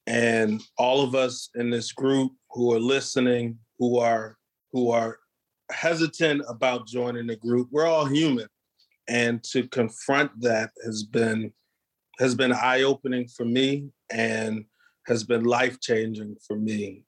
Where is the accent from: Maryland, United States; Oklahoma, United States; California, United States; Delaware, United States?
Delaware, United States; Delaware is a small state. I'm from Delaware.